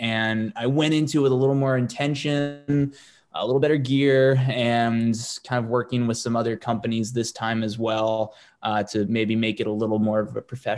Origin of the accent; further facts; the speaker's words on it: Kenya; when I was growing up in Kenya